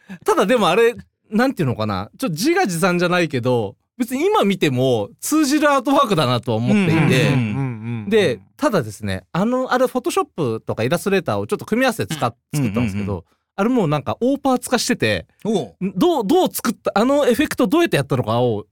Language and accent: Japanese; Chiba, Japan; born there; 1977年千葉県生まれ